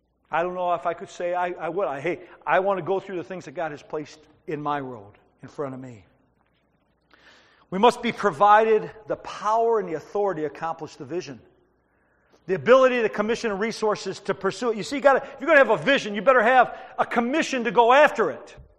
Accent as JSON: {"language": "English", "town": "Detroit", "region": "Michigan", "country": "United States", "said": "And I said, well, we're from Southwest Detroit. I mean, it's like a walk in a park for us."}